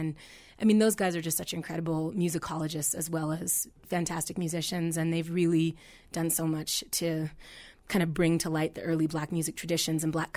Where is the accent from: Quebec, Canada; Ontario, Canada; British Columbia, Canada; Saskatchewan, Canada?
Quebec, Canada; Montreal; now in Chicago, United States; I grew up in Montreal, Quebec, Canada. So I'm the imposter. I'm … that's a Canadian.